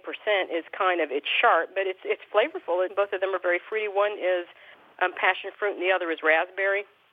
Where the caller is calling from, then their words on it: Madison, Alabama, United States; Madison, Alabama.